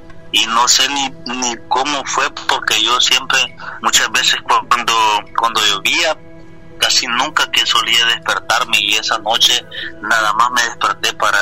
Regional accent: El Salvador; moved away; Cuando yo me encontraba en mi país natal, que es El Salvador.

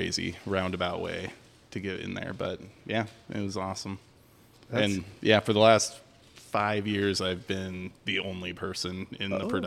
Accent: Longview, Washington, United States; born and raised in Longview. But all my family is from Kathlamet, and we moved back out there when we had our second kid

